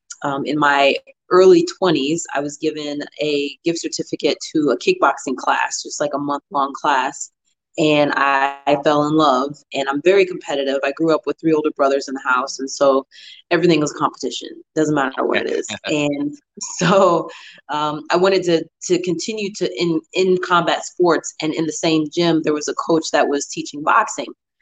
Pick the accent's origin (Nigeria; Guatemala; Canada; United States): United States; Belleville, Illinois; I was raised by my great aunt, and I come from Belleville, Illinois. So that's maybe like 4.5 hours south of Chicago, really close to St. Louis. So I claim St. Louis and I claim Belleville.